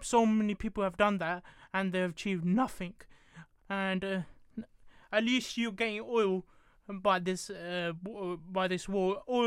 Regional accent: England, United Kingdom; I'm like Indian, yeah. I've got Indian family, but I'm born and bred in England

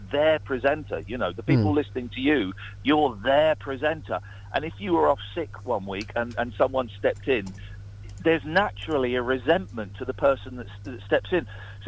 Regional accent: Slough, South East England, United Kingdom; also born or lived in Farnham Common; I grew up in Slough, but then. Well, I spent the first 11 years of my life in Slough, and then we moved to Farnham Common, which is kind of just on, is in Buckinghamshire.

